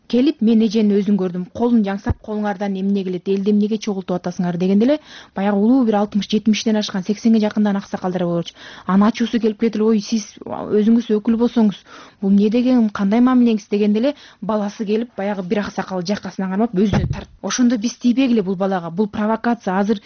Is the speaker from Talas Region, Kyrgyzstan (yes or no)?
yes; Talas, Talas Region, Kyrgyzstan; Таластан келдим.